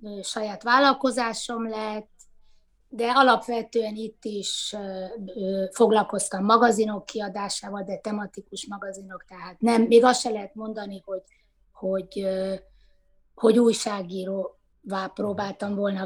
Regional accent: Budapest, Hungary; én ilyen nagyon pesti vagyok, tehát itt születtem, és én néhány évet eltekintve tulajdonképpen itt éltem egész életemben

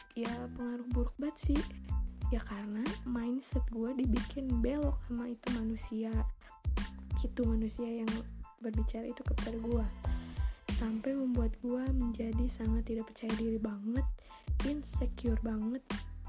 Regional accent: Bogor, West Java, Indonesia; born there; Gue kelahiran Bogor tanggal 4 Agustus tahun 2000.

